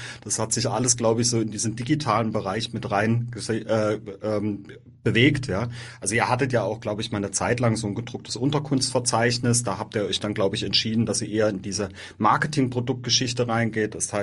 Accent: Todtnau, Baden-Württemberg, Germany; bin selber gebürtiger Hochschwarzwälder aus Todtnau, deswegen kenne ich die Region auch ziemlich gut dort oben.

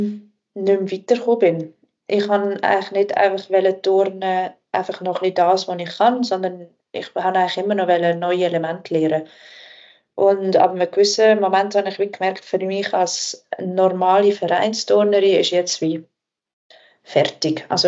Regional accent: Wettingen, Aargau, Switzerland; Ja, ich bin in Wettigen aufgewachsen

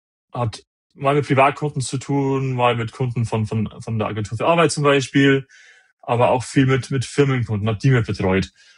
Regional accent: Regensburg, Bavaria, Germany; Ich komme aus der Regensburger Gegend, also nördliche Oberpfalz hoch.

